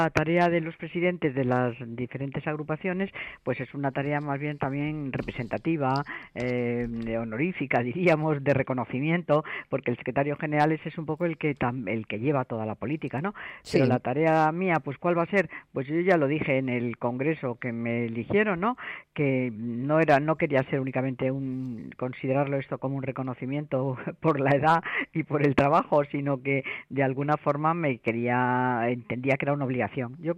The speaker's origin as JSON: {"language": "Spanish", "town": "Madrid", "region": "Community of Madrid", "country": "Spain", "said": "a mí Madrid siempre es mi ciudad, o sea, he vivido en Madrid, me considero madrileña"}